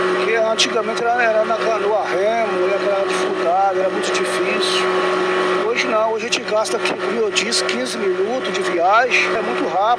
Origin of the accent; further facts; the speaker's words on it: Mucuri, Bahia, Brazil; also born or lived in Minas Gerais; Eu nasci em Minas. Nasci em Minas Gerais, para Mucuri com 7, 8 anos de idade. E graças a Deus cresceu aqui, trabalha aqui, é pai aqui, é avô aqui.